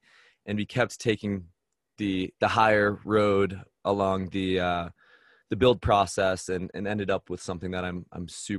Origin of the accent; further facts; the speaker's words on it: Massachusetts, United States; moved away as an adult; now in Park City, United States; So when I moved west from Massachusetts, I had never been further north than New York.